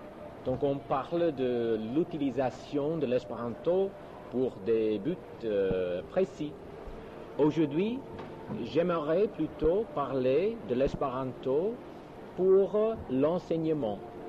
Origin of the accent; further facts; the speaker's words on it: United States; French is a second language; Je suis américain, donc j'aurai des problèmes, quelques problèmes pour bien parler le français.